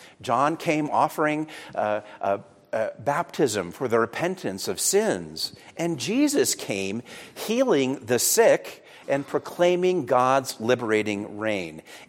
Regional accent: United States; one of the things that was especially moving for us was being an American in a city that had experienced something so profoundly devastating

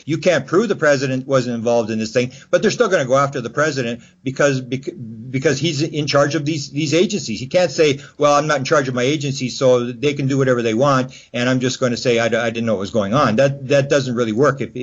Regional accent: Canada; I'm from Canada.

